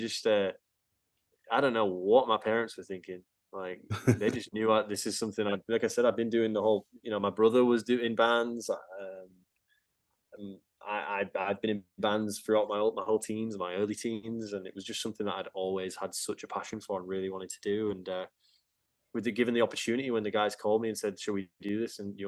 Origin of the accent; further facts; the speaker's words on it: York, Yorkshire and the Humber, United Kingdom; now in Nashville, United States; I love growing up in England. It's way different. You know, I've come from York and it's a small city that you can walk around and it's beautiful.